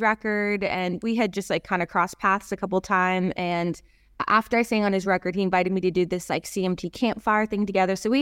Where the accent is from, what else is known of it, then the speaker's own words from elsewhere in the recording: Canada; also born or lived in Toronto; now in Nashville, United States; is I moved from like a little town in Canada to Toronto, which is the biggest city in Canada. Then I moved from Toronto to Nashville.